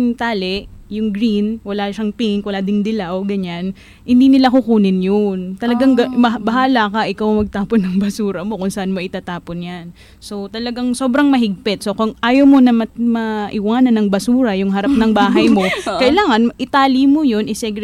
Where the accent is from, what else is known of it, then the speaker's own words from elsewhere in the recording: Marikina, Metro Manila, Philippines; since taga Marikina ako